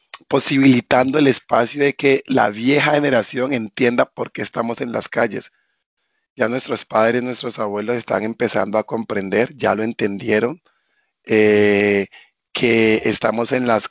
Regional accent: Colombia; a manifestarnos de manera pacífica, como los colombianos sabemos hacerlo

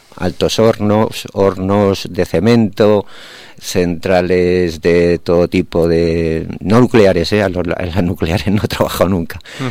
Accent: Toledo, Castilla-La Mancha, Spain; en Toledo, que soy de allí. Soy natural de Toledo.

